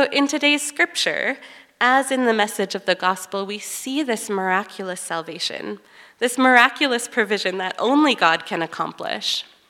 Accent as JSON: {"language": "English", "country": "Canada", "said": "I'm not from Canada anymore."}